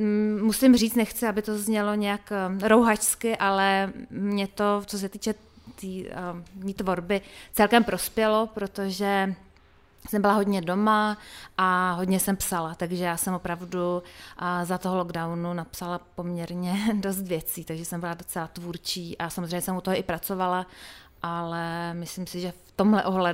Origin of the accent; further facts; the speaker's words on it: Božetice, South Bohemian Region, Czechia; also born or lived in Písek; narodila jsem se v Písku, ale vesnice, kde jsem vyrůstala a kde žijí mý rodiče dosud, se jmenuje Božetice a je to kousek od Milevska mezi Pískem a Táborem. Malá vesnička, 500 lidí.